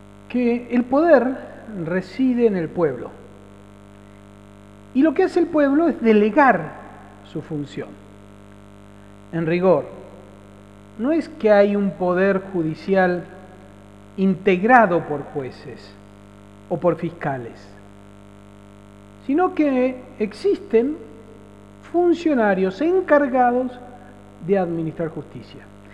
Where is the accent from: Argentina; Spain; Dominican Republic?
Argentina; qué hacemos como argentinos para cumplir nuestra obligación de controlar a nuestros mandatarios